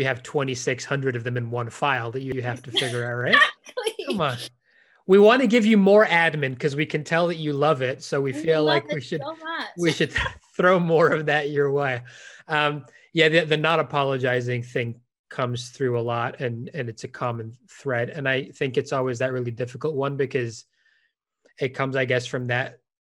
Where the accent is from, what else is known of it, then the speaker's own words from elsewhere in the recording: United Kingdom; I could say it. I'm British.